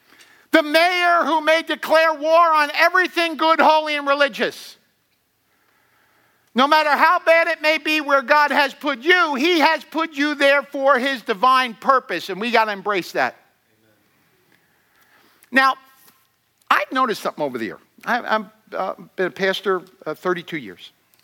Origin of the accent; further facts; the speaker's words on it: New York City, New York, United States; I took a calling back to my hometown of New York City.